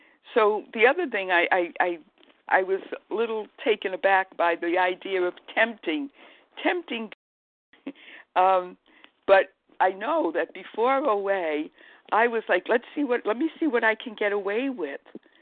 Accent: Providence, Rhode Island, United States; I guess because I was born and brought up in Providence, Rhode Island, that word is very familiar to me and means a lot to me.

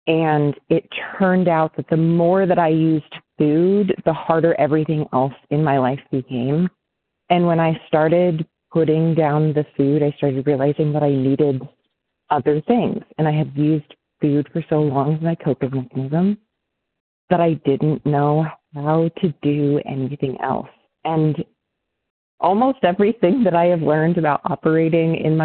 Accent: New Hampshire, United States; I'm from New Hampshire, and I'm a compulsive overeater

